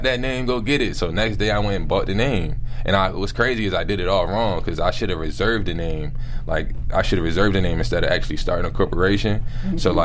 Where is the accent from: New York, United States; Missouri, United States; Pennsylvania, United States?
Pennsylvania, United States; Philadelphia; So I'm from Philadelphia, born and raised in Philadelphia, and basically Happy Ice is something called Water Ice where I'm from.